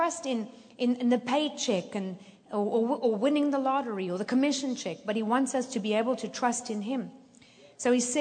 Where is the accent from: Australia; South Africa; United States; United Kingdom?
South Africa; also born or lived in Zimbabwe; I'm an African. I was born in Zimbabwe. I was raised in South Africa.